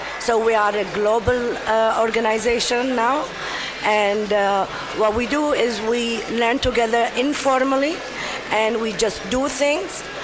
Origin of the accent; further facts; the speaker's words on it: Kuwait; I'm from Kuwait